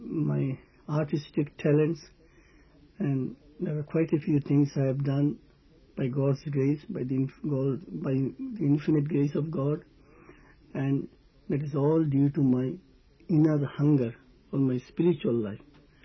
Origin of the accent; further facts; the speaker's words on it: India; I came from India